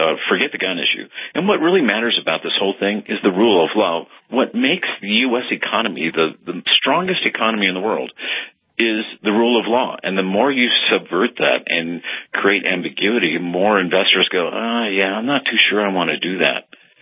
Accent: California, United States; now in Nevada, United States; I'm a Californian. I'm one of the few that wants to stand and fight.

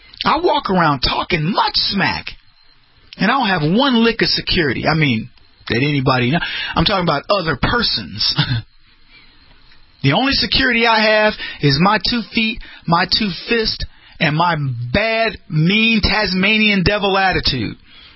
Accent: Texas, United States; I grew up in the Rio Grande Valley.

